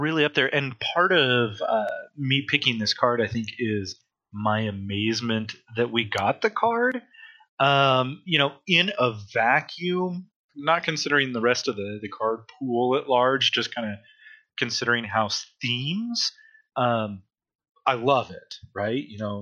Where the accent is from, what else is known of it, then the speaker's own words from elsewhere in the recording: United States; It's just, man, I'm American. I want to shorten that as much as possible.